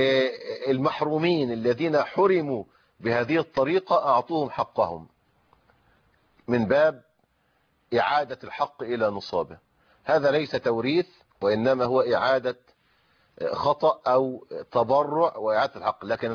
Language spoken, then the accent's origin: Arabic; Egypt; لكن إحنا عندنا في مصر القانون حل هذه الإشكالية بفرضية الوصية الواجبة